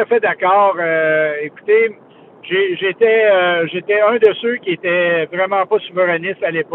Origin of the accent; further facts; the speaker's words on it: Canada; born there; je suis canadien de naissance